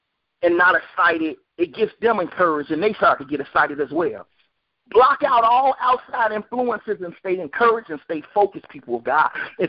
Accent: Chicago, Illinois, United States; now in Jacksonville, United States; I have to love my city, Jacksonville. I'm from Chicago, but I have to love my city, Jacksonville.

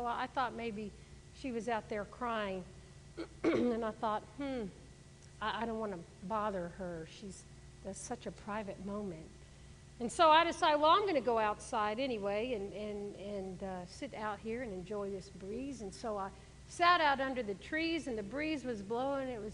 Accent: Gulf Coast, United States; I was raised on the Gulf Coast, so if you don't know what I'm talking about

